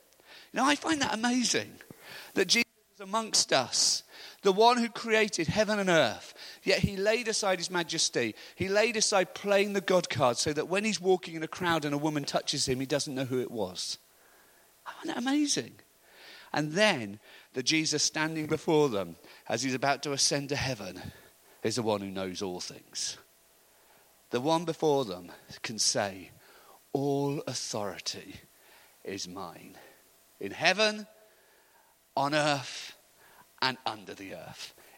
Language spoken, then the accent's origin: English; Wales, United Kingdom; You know, as a Welshman, I cannot exaggerate it.